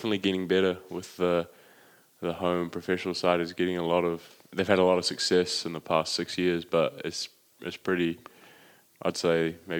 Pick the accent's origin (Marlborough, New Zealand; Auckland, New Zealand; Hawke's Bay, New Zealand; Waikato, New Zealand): Auckland, New Zealand; we go from Auckland, my hometown, we go through either LA, San Fran, or now Houston